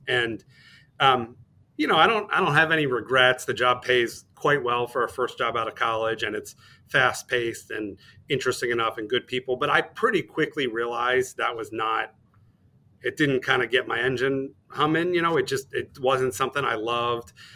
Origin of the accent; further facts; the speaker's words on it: Baltimore, Maryland, United States; I thought there are a lot of those kinds of jobs in DC and I'm from Baltimore.